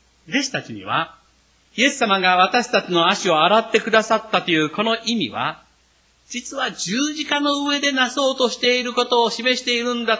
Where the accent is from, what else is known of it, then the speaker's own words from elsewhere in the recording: Kochi, Japan; 私のふるさと、高知にですね、板垣泰助という人がいました。